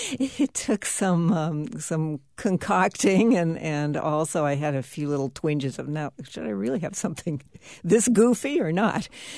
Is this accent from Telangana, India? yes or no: no; Delhi, India; Well, growing up in Delhi, my family had a phone and it worked.